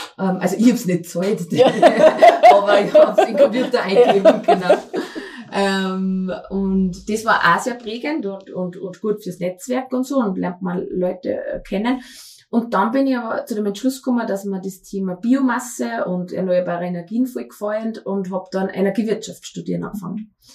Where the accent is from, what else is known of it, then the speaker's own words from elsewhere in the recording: Fuschl, Salzburg, Austria; also born or lived in Thalgau; geboren bin ich eigentlich in Thalgau, bin 4, 5 Jahre in Thalgau gewesen, meine Mama ist von da, also wir sind mit der Familie, dass er eingegliedert in diesen Ort, sind dann aber nach Fuschl gezogen, das ist die Nachbargemeinde.